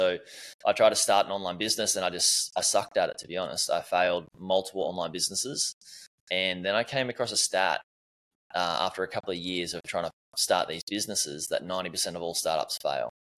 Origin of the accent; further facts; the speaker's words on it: Gold Coast, Queensland, Australia; also born or lived in Melbourne; I grew up in Australia on the Gold Coast. My parents used to live in Melbourne and moved when I was about 8 or 9 to the Gold Coast, sunny Gold Coast